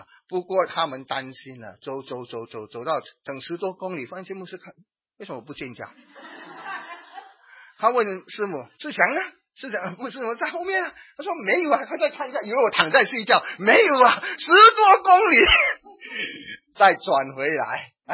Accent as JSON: {"language": "Chinese", "country": "Singapore", "said": "我是新加坡人讲自己不用紧"}